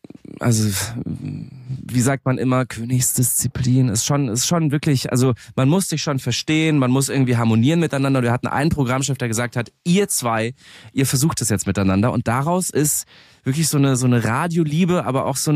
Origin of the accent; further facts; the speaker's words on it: Munich, Bavaria, Germany; ich komme aus München ursprünglich